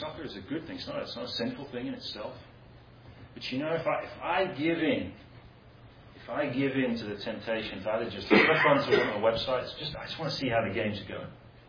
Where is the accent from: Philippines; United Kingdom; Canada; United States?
United Kingdom; England; I don't just say that as an Englishman, right, watching it.